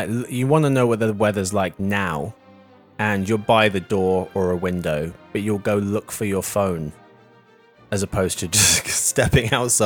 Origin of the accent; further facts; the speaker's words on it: England, United Kingdom; I'm English.